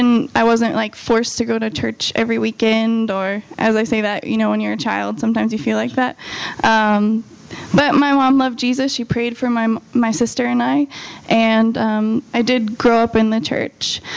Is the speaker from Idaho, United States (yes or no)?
yes; Idaho, United States; I grew up in Idaho. So anyone from Idaho? Oh, sweet. Okay, one out of a million. we do grow potatoes there.